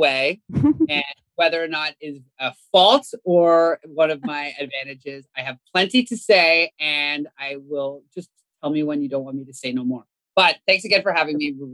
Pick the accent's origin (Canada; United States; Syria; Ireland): Canada; I grew up in Canada, you know, America's Hat, that place up north, a grandchild of Holocaust survivors.